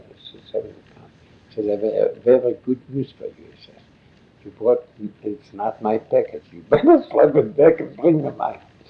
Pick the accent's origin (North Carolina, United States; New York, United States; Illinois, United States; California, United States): California, United States; Los Angeles; Los Angeles.